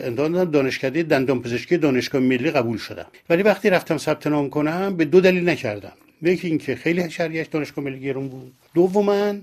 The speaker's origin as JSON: {"language": "Persian", "town": "Tehran", "region": "Tehran Province", "country": "Iran", "tie": "born or raised there", "said": "در خیابان گرگان به دنیا اومدم و بعد در محلات مختلف قدیمی تهران بزرگ شدم."}